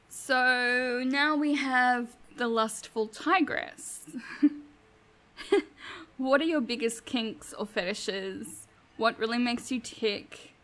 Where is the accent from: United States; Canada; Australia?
Australia; I'm Australian.